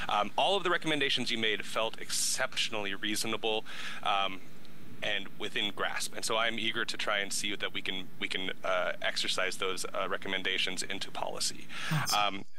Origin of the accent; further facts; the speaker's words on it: Portland, Oregon, United States; I grew up in Northeast Portland.